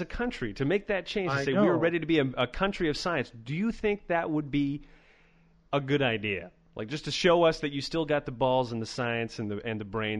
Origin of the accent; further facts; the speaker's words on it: United States; And as an American, this is the quintessential question.